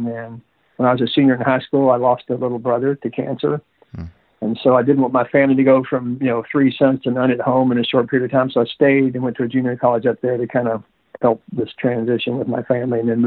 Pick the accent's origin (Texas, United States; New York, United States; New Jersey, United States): Texas, United States; Tyler; I grew up in Tyler, Texas, which is about 90 miles east of Dallas